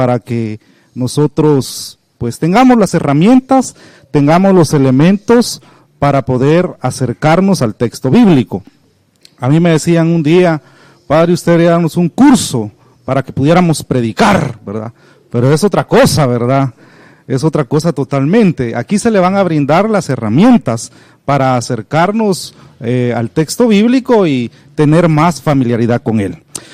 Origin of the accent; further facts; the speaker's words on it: Palín, Escuintla, Guatemala; yo me recuerdo en mi pueblo Palín, yo entraba a algunas casas